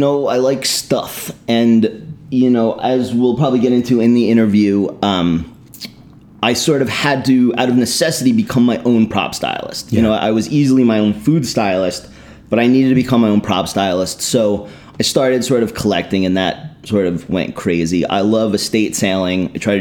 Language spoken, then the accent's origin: English; New Jersey, United States; Born and raised in New Jersey. Went to the University of Delaware and chased a girl.